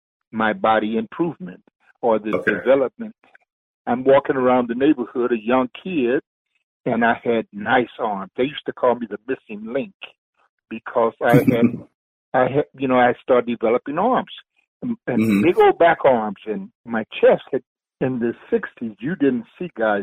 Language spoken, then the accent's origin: English; Arkansas, United States; moved away; We came from Arkansas. When we came, it was three of us, three brothers, my mom, and we came on the train.